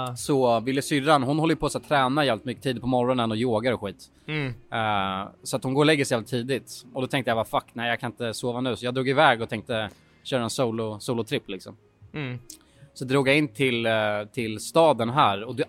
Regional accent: Sweden; Ja, vi är bara svenskar.

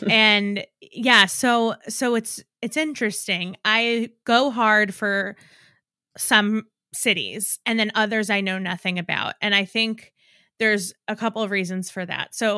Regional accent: New York, United States; And whether that's because I'm from New York and have always felt familiar with sort of like the cadence at which they speak

